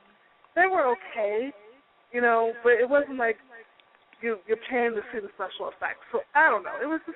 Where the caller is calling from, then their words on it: Washington, District of Columbia, United States; from D.C. again.